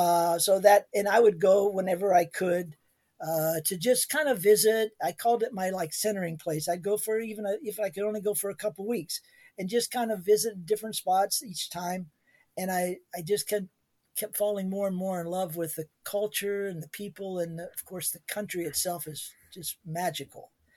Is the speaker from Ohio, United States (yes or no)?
yes; Ohio, United States; I grew up in Ohio, like I said, and a large part of my time was spent in Ohio.